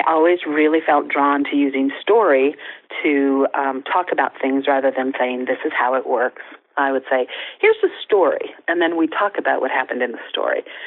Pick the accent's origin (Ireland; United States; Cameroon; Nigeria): Ireland; Well, I am very Irish. Grew up with a lot of storytelling in the family.